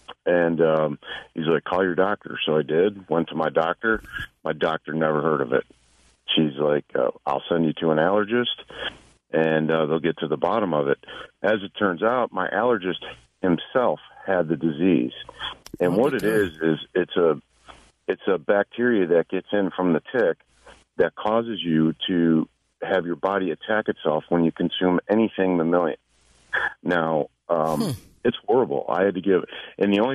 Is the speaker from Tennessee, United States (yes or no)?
yes; Nashville, Tennessee, United States; and I'm actually from Nashville, and we're down here doing a mini tour with two prog rock bands from Nashville.